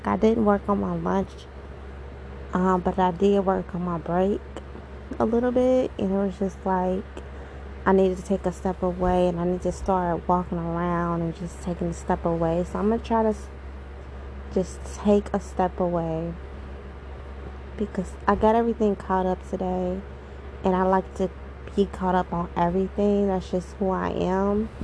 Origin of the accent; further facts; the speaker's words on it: Cincinnati, Ohio, United States; you now know that I'm from Cincinnati, Ohio.